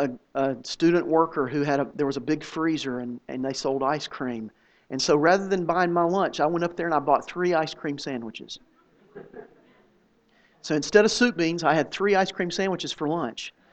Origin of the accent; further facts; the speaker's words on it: Tennessee, United States; and I grew up in East Tennessee.